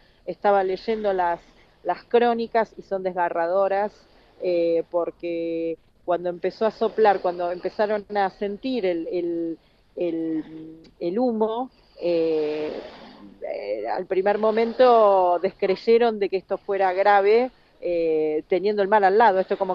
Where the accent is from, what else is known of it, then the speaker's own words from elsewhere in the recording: Buenos Aires, Argentina; Yo soy de Buenos Aires